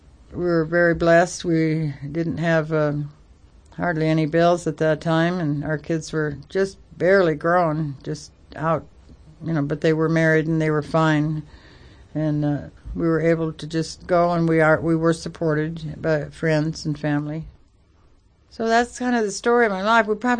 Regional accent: Iowa, United States; What's a passport? We're from Iowa. We don't need passports there.

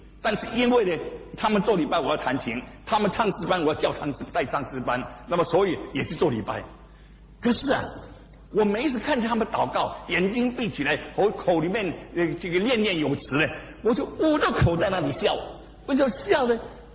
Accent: Singapore; 因为我新加坡人，他没有地方去调查。

